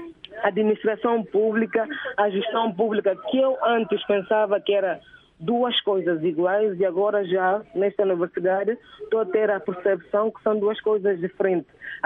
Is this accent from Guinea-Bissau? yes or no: yes; Guinea-Bissau; de 32 anos de idade, sou guineense e neste momento estou em Minnesota